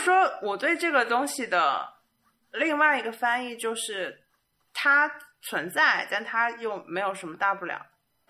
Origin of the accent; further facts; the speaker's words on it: Nanjing, Jiangsu, China; 比如说我生在了南京最贵的学区房